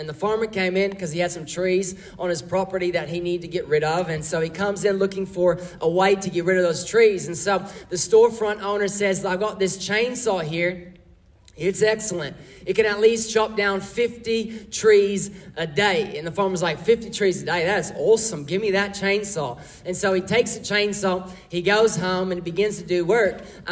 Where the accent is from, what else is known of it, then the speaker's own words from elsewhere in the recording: Texas, United States; I mean, you are familiar with Josh and Kelly, fellow Americans, but I'm from Texas as well.